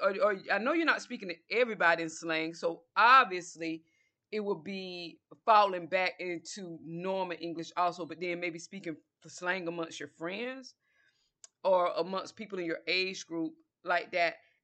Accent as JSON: {"language": "English", "region": "the South", "country": "United States", "said": "When we're talking to our parents and we're from the South, we speak a dialect and they're speaking a dialect to them."}